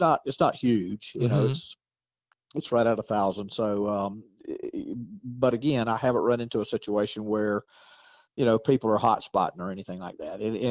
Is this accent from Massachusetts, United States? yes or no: no; Georgia, United States; even where I grew up in Georgia, you know, I mean, it's private land, but out here, there's so much public land.